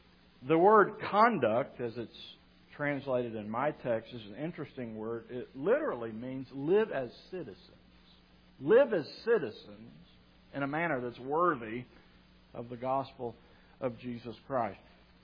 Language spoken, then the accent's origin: English; Texas, United States; Kind of like being a Texan, you know. We're kind of proud of where we're from, right? Don't mess with Texas, right? You can come here and visit, but, you know, leave.